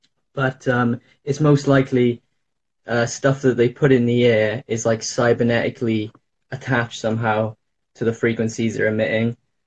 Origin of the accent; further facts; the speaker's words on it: Wales, United Kingdom; Yeah, I'm in the UK. I'm from Wales.